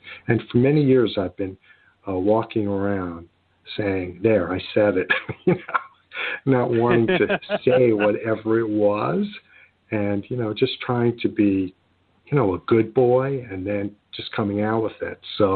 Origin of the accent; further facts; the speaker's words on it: New York City, New York, United States; I grew up in New York City, and, you know, New York City has a certain edge to it. And I was raised in an apartment complex with 8 floors and 22 apartments on each floor.